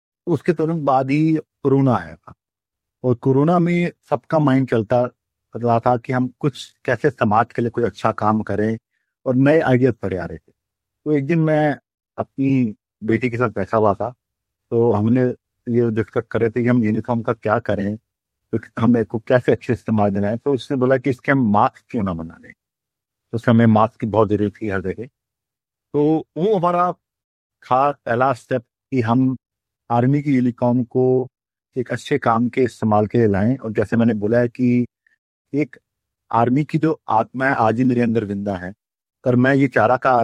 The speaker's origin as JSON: {"language": "Hindi", "region": "Delhi", "country": "India", "tie": "born there", "said": "मैं दिल्ली में जन्मा हूँ, पैदा हुआ हूँ और एक साधारण परिवार से था।"}